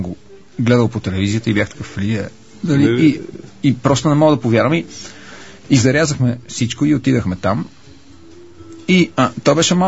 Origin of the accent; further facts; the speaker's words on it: London, United Kingdom; аз като дете, като растях в Лондон